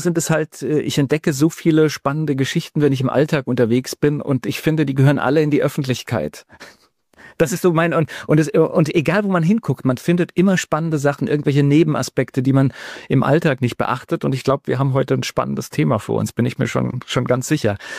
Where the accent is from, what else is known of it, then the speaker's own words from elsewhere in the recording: West Germany, Germany; ich bin in Westdeutschland zur Schule gegangen